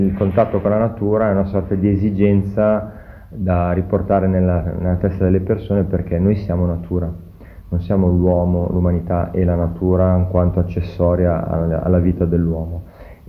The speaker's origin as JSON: {"language": "Italian", "country": "Switzerland", "said": "parlando addirittura di fotografia del mio paese, della Svizzera, persone che non sono mai uscite dagli Stati Uniti, cioè nel senso non sono mai venute qua in Svizzera"}